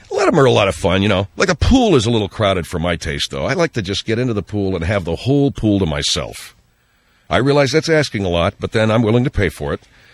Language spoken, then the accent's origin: English; Canada; hi, did you notice I'm from Canada